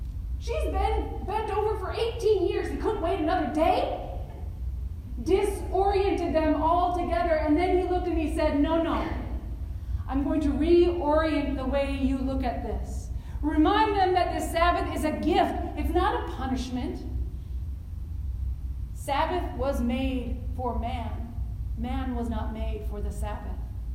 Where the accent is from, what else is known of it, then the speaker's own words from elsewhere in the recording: United States; As a society, as an American society, we are so good at working really, really hard.